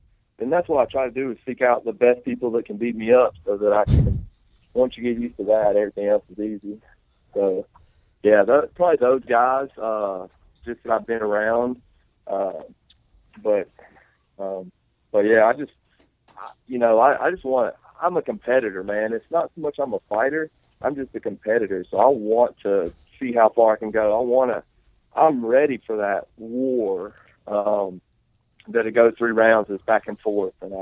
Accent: Alabama, United States; I'm the guy from Alabama that they're trying to, you know, just get a win for their local guy or whoever.

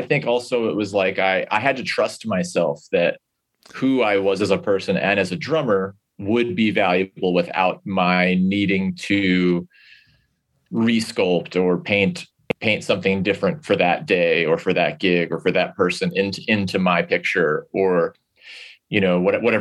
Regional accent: Northeast, United States; I'm from the Northeast, you know, my whole life up until I moved here.

